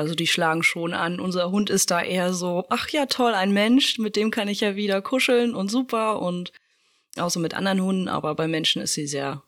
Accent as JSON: {"language": "German", "town": "Spremberg", "region": "Brandenburg", "country": "Germany", "said": "Ich komme aus der Lausitz, aus Spremberg"}